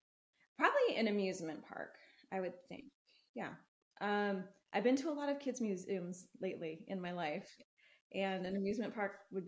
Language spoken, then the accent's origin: English; Michigan, United States; I was born and raised in Michigan. Hopefully most of the accent is gone, but you never know. Could still very much be there.